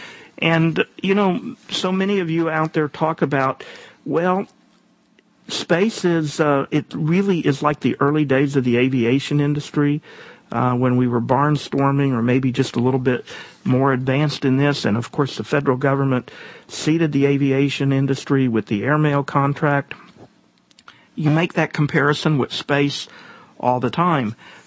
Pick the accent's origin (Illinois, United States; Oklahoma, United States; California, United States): Oklahoma, United States; Tulsa; Now, I grew up in Tulsa